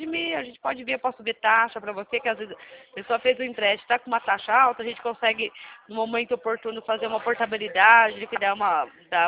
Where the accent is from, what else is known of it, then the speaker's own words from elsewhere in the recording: Atibaia, São Paulo, Brazil; Eu sou daqui de São Paulo, Atibaia. Conhece?